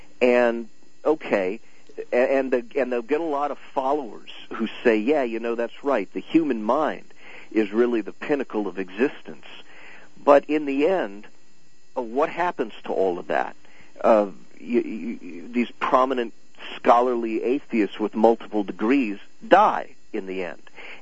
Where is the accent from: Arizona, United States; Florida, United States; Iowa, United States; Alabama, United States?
Iowa, United States; when I was 17 years old, I I'm from Iowa, and I attended an Iowa caucus.